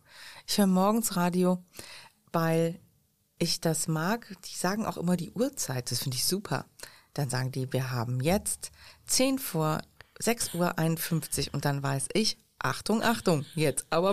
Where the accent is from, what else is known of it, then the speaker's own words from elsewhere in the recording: South Holland, Netherlands; now in Jülich, Germany; weil man weiß ja, ich komme aus Holland Süd.